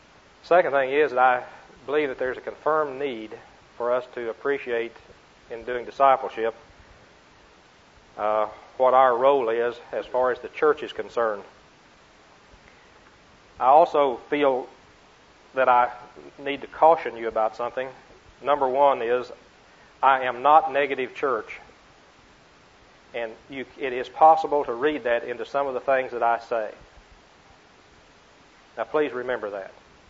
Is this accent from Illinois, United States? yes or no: no; Marietta, Oklahoma, United States; I am from Marietta, Oklahoma.